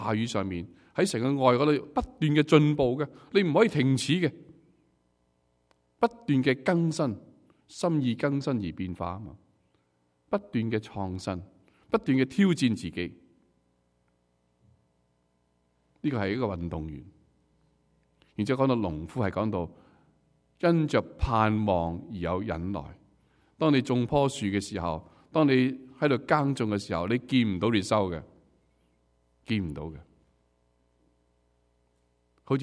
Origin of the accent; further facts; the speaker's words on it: China; 我们中国人都喜欢做 victim